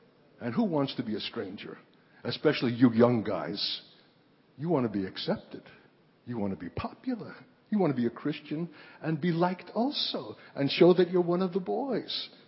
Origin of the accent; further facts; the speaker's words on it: New York, United States; now in Minnesota, United States; if you'll allow my impression as a New Yorker and living in Minnesota in the rustic far reaches and having traveled widely in the world